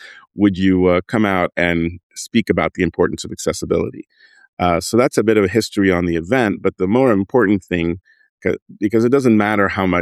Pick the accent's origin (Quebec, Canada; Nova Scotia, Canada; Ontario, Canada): Quebec, Canada; Montreal; It was syndicated all through Canada, my hometown, Montreal.